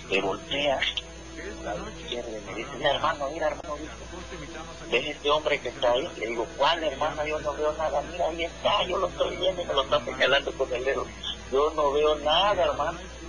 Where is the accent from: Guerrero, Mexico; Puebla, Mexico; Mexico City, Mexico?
Guerrero, Mexico; Acapulco; also born or lived in Mérida; now in Cerro Hermoso, Mexico; No, estuve trabajando un tiempo en Mérida y yo soy originario de Acapulco, Guerrero.